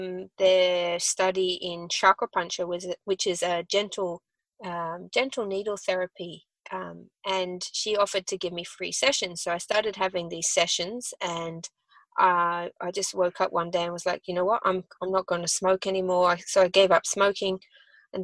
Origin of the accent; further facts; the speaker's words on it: Australia; born there; So I actually have a accent, but I was born in Australia. I grew up sailing around the world on a boat that my parents built.